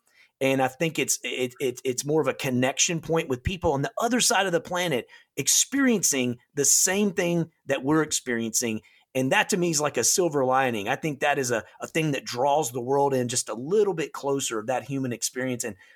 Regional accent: Nashville, Tennessee, United States; I'm from Nashville, Tennessee, as you know

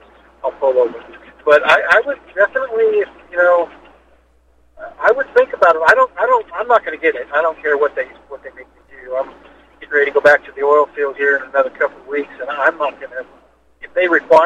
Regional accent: Buffalo, United States; So this little town of Buffalo, which is my hometown, grew up here. There's about 4,000 people here.

